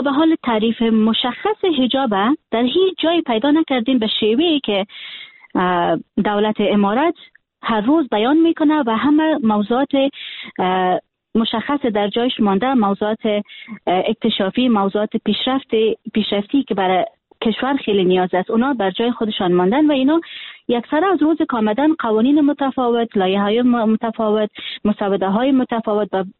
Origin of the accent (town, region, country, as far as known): Afghanistan; born or raised there